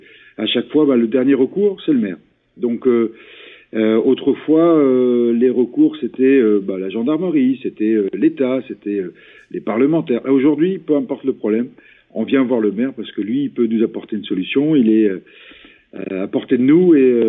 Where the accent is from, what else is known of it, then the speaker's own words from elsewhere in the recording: Landerneau, Brittany, France; Je suis habitant de Landerneau depuis... je suis né ici, j'ai fait quelques escapades après mes études en France dans des différentes entreprises, et puis je suis revenu travailler à Landerneau dans les années 90, en 92 exactement